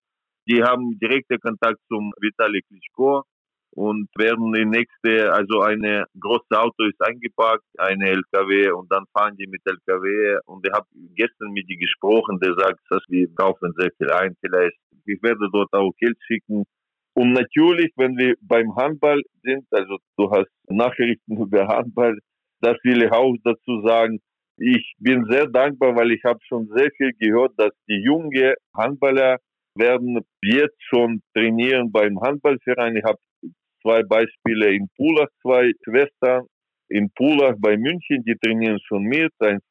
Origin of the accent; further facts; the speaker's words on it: Ukraine; German is a second language; dann ich als Landsmann, als Ukrainer, ich muss das auch machen.